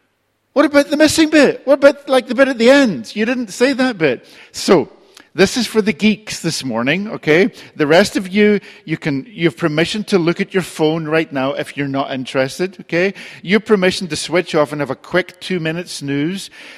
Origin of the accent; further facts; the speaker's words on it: Northern Ireland, United Kingdom; I remember growing up in Northern Ireland